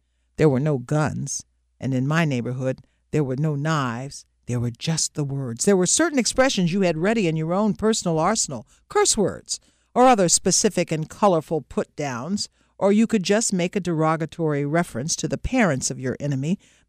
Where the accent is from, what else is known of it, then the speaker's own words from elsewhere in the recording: the South, United States; As you may already know, I come from the South, and every kid down South was familiar with the phrase fighting words.